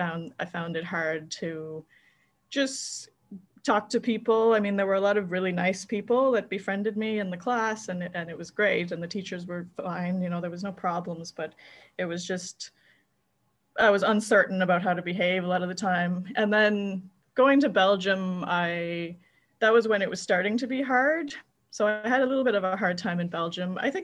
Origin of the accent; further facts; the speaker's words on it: Prince Edward Island, Canada; also born or lived in Cotonou, Benin; I was born in Canada in a province called Prince Edward Island, and I lived there until I was seven. And then we moved to Cotonou, Benin in West Africa. And I lived there for 5 years until I was 12. And then we went back to PEI, Prince Edward Island in Canada.